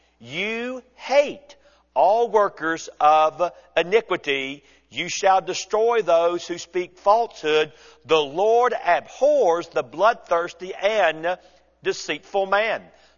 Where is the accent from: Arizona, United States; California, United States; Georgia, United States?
Georgia, United States; Atlanta; When I was a little boy growing up in Atlanta, Georgia